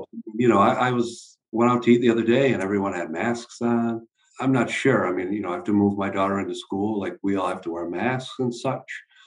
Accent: Watertown, New York, United States; So I grew up near Syracuse, New York, in Watertown, New York.

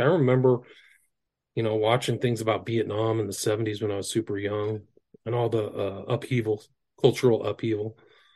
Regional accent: California, United States; I grew up in Northern California. Psychedelics were everywhere.

